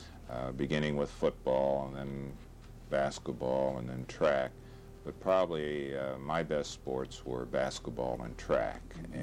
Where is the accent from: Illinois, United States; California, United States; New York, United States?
Illinois, United States; Clinton; born there; I was born in Clinton. Clinton is roughly 20 miles from Decatur, and my family has lived in Clinton probably for several generations.